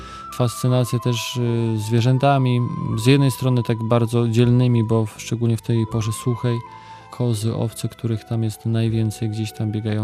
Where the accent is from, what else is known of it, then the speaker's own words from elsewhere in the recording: Wejherowo, Pomeranian Voivodeship, Poland; now in Bolivia; Tak, tak, pochodzę z Wejherowa